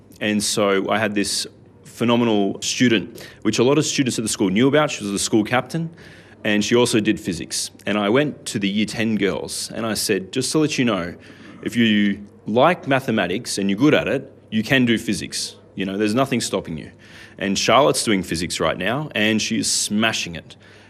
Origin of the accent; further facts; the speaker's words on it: Blue Mountains, New South Wales, Australia; I grew up in the Blue Mountains before it was as busy as it is now.